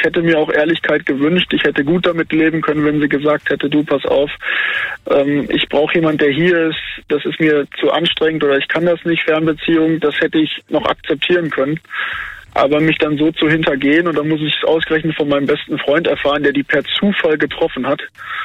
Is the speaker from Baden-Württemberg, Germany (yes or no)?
no; Dortmund, North Rhine-Westphalia, Germany; now in Bernkastel-Kues, Germany; Also ich komme aus Dortmund, da lebe ich, oder habe ich auch mit ihr zusammen gelebt und bin dann nach Bernkastel-Kues nach Rheinland-Pfalz gezogen, um mitten ins Moseltal, um meine Ausbildung zu machen.